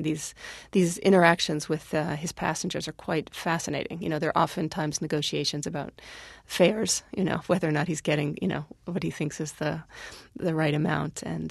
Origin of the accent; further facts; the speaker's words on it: United States; Being an American, you're targeted.